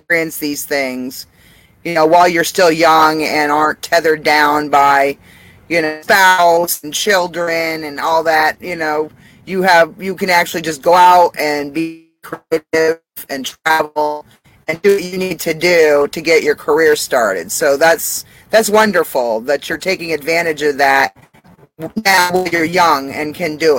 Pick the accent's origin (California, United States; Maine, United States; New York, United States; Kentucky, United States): Maine, United States; I'm from Northern Maine, which is more by, you know, French Canada, you know, Quebec all that. Yeah. But eventually, but at some point, my relatives came here from France.